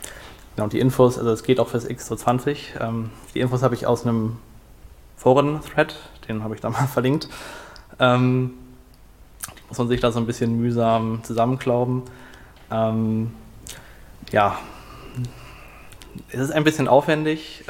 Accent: Hamburg, Germany; ich komme aus Hamburg und das hier ist mein erstes Chaos-Event

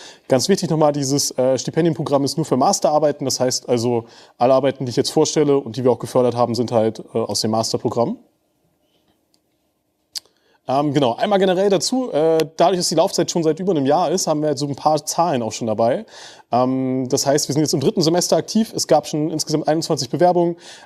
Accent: Flensburg, Schleswig-Holstein, Germany; Ich komme aus Flensburg

